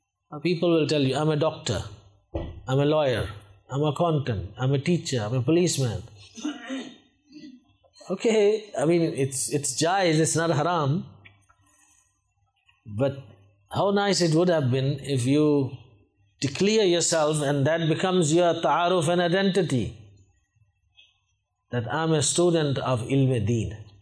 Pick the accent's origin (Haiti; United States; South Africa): South Africa; I come from South Africa.